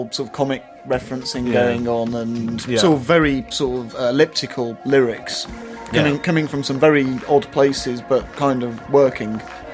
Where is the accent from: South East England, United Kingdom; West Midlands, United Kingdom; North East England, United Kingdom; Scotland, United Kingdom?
West Midlands, United Kingdom; Walsall; being from my hometown of Walsall